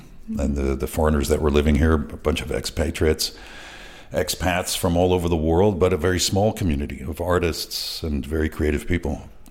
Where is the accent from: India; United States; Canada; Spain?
Spain; Ibiza, Balearic Islands; I mean, I was born here in 1968, so you have to imagine, under the Franco regime, a dictatorship, which we had no knowledge or perception of, because we just grew up isolated here on Ibiza